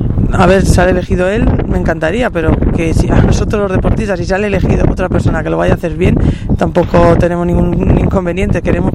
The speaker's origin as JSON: {"language": "Spanish", "town": "Almansa", "region": "Castilla-La Mancha", "country": "Spain", "said": "por celebrarse en mi tierra, en Almansa"}